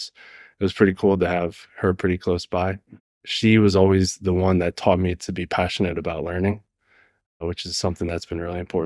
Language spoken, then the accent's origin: English; Lehighton, Pennsylvania, United States; also born or lived in Slatington; I grew up in Slatington, Pennsylvania, which is just outside of Allentown, for up until about fourth grade. And then I moved, and my family moved to Lehighton, which is right next to Jim Thorpe.